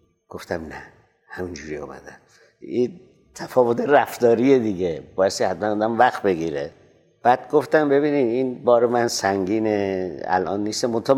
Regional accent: Iran; من از ایران آمدم.

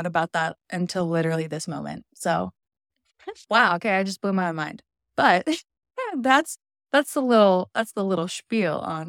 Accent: Pennsylvania, United States; just because I have a soft spot for the little towns around Pittsburgh in my hometown. I'll probably always be doing those small, intimate weddings back home.

